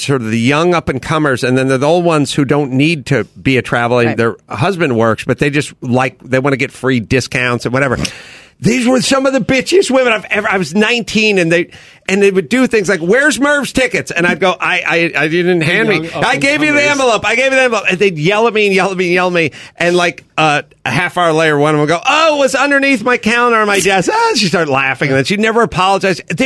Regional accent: North Hollywood, California, United States; I grew up in North Hollywood, and the metal thing just didn't really hit that hard.

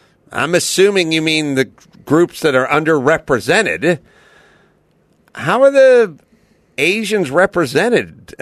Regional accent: Los Angeles, California, United States; where I grew up in North Hollywood

